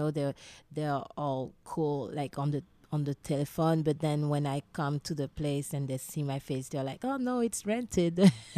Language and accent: English; Guadeloupe; But I come from Guadeloupe, you know, and I really don't know.